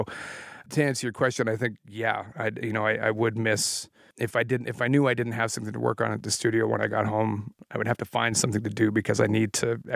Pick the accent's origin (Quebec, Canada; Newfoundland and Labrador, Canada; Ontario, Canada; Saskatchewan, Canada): Saskatchewan, Canada; Weyburn; moved away as an adult; also born or lived in Winnipeg; I moved to Winnipeg, which is about 6 hours east of where I grew up in Saskatchewan. I hadn't really traveled a whole lot, and Weyburn is a really tiny little town